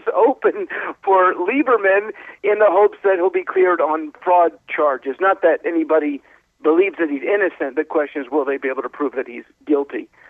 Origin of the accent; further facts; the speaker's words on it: United States; Well, in America, I grew up in America as a Jew